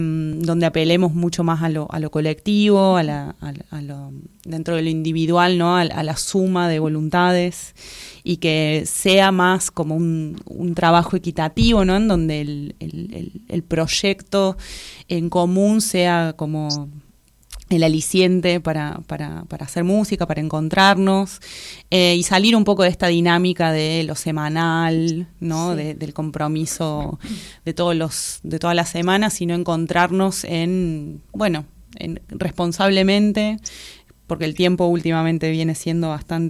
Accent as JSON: {"language": "Spanish", "region": "Córdoba", "country": "Argentina", "said": "ya venía estudiada de la provincia de Córdoba. Ambas somos cordobesas con Sole"}